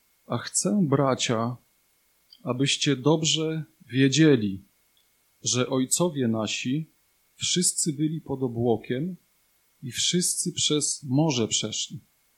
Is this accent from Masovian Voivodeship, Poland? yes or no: yes; Ciechanów, Masovian Voivodeship, Poland; jestem z Ciechanowa.